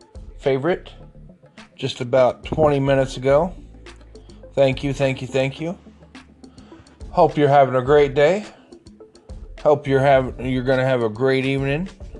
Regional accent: Missouri, United States; also born or lived in Virginia; But, yeah, I'm from Missouri. I was born in Virginia, but I lived in Missouri most of my life

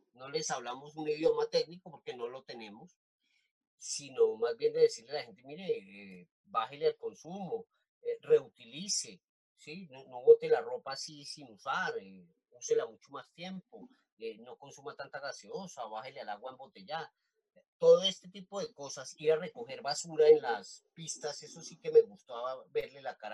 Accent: Colombia; incluso nosotros como colombianos, que no es que se diga que sea un modelo de cuidado ambiental, pues eso nos parece muy chocante porque en Colombia no se ve eso

